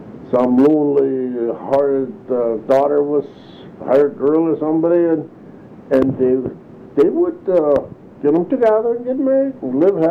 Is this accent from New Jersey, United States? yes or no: no; North Dakota, United States; I was from North Dakota